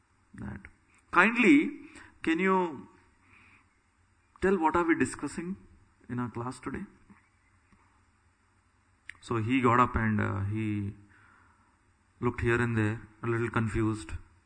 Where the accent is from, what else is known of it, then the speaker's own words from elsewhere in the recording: India; Now I'm coming from India. Never wore a dhoti in my life.